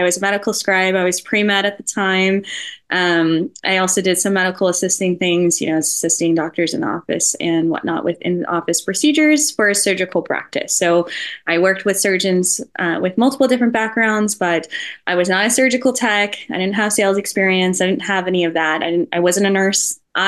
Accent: California, United States; I'm born and raised in California. I'm 29 years old now.

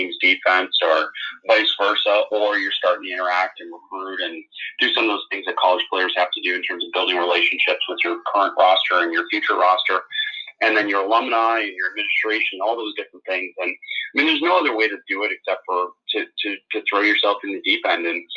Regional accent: Toronto, Ontario, Canada; I'm Canadian. I grew up kind of in the Toronto area, the best reference for people in terms of where I come from.

